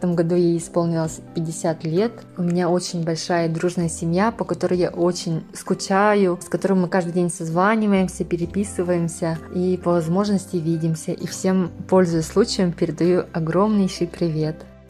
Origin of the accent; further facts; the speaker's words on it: Vtoroy Khomustakh, Sakha Republic, Russia; now in Birobidzhan, Russia; родом из села Второй Хумстах Намского улуса. Я родилась в очень большой творческой семье … самой младшей дочерью.